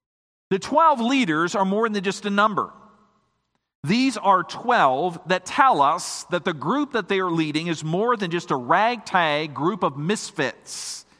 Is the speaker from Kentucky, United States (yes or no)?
no; Minnesota, United States; also born or lived in Iowa / Indiana; I grew up in Minnesota. I lived in Iowa and Indiana before I came here.